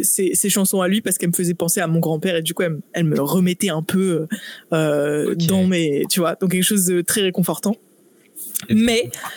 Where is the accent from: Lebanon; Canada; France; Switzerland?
France; alors qu'on est français